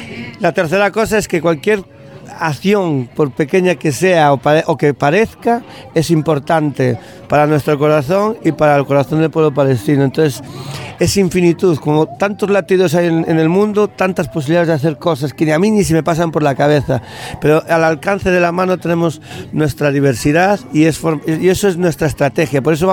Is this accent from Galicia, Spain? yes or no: yes; Galicia, Spain; accent: Galician; aunque tenga el color de la piel blanca, aunque mi acento sea gallego